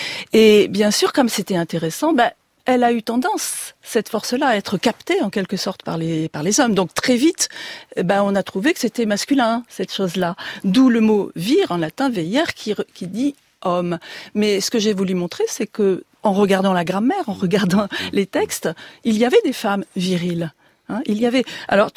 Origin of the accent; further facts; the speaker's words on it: south of France, France; Je suis originaire du Sud.